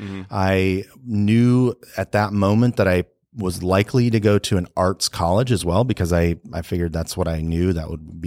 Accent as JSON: {"language": "English", "region": "California", "country": "United States", "moved": "as an adult", "said": "And so I was recruited essentially from California, to Kansas City Art Institute."}